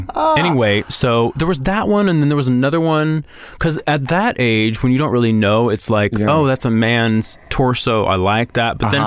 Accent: Texas, United States; So I'm from Texas, a very small town in Texas, and my mom's a single mom

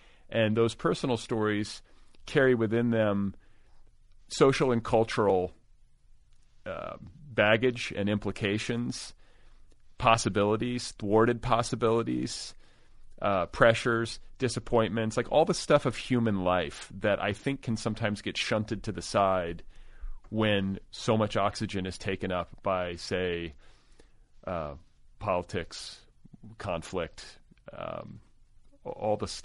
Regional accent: United States; I found that to be like very resonant, like just both as an American.

